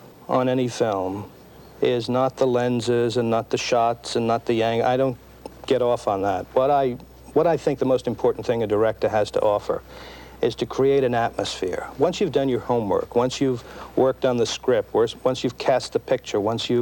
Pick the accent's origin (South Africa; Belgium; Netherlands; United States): United States; Brooklyn, New York; which I experienced when I grew up here in Brooklyn and lived my adult life in Manhattan.